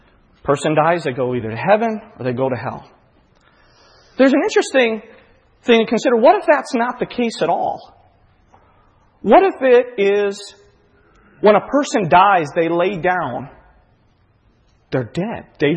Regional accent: Kankakee, Illinois, United States; When I was a kid growing up, I went to a church in my hometown, Kankakee

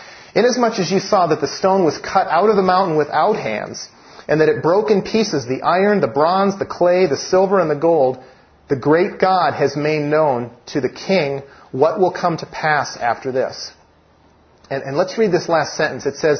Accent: United States; I'm an American. I'm a patriot. I love this country.

